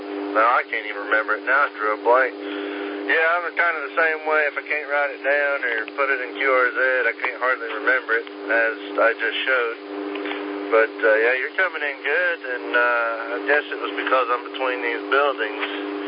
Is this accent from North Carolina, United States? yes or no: yes; North Carolina, United States; where I lived growing up in North Carolina. We were like the one spot on the map that didn't have service in our area.